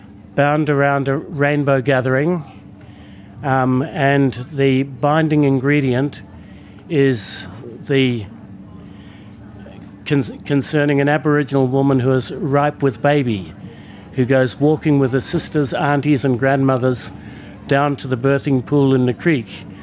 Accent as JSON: {"language": "English", "country": "New Zealand", "tie": "born or raised there", "said": "growing up in New Zealand, I used to go to the barber's shop"}